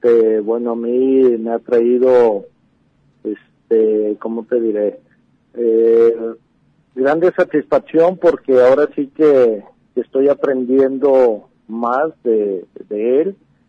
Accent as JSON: {"language": "Spanish", "town": "Ciudad Guzmán", "region": "Jalisco", "country": "Mexico", "tie": "born or raised there", "also_born_or_lived": "Tecalitlán", "said": "Mexicana. Y como comentas, bueno, efectivamente, soy nacido en Tecalitlán, pero pues vamos, desde un año estoy viviendo aquí en Ciudad Guzmán. Entonces, pues ahora sí que me considero más guzmanense, sin descartar mis raíces"}